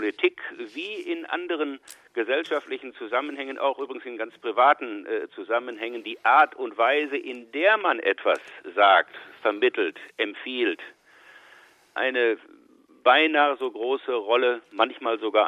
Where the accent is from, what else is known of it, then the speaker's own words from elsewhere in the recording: North Rhine-Westphalia, Germany; die wir vor einigen Jahren im Ruhrgebiet in meiner Heimat gestartet haben